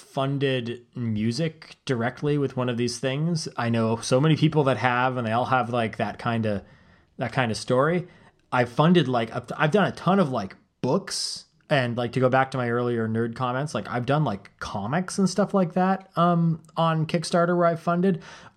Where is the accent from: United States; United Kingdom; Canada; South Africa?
Canada; I feel like as a Canadian, I was unduly, forced to be aware of them